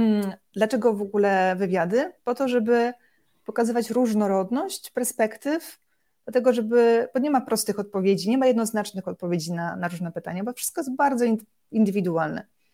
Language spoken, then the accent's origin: Polish; Warsaw, Masovian Voivodeship, Poland; poruszałam się po mieście, jestem z Warszawy, po komunikacją miejską.